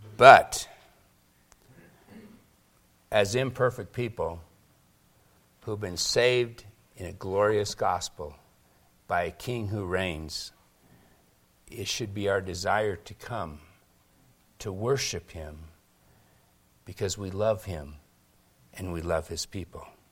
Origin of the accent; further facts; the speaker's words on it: Seattle, Washington, United States; also born or lived in Miami / Los Angeles; now in Colorado, United States; Well, I grew up with that in Seattle. So then we go to Miami.